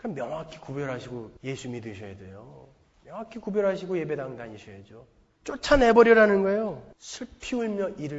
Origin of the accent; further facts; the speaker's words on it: Pyeongtaek, Gyeonggi Province, South Korea; 경기도 평택군 청북면 삼계리 옹포, 이게 우리 고향이거든요.